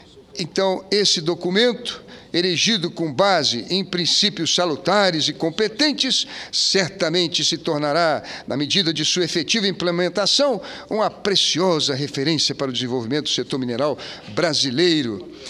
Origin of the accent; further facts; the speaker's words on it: Rio de Janeiro, Brazil; lá da minha terra do Rio de Janeiro